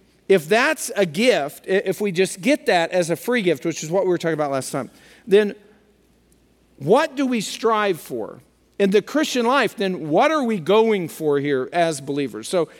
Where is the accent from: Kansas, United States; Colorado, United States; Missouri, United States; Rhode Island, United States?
Colorado, United States; I'm from Colorado, but on the eastern side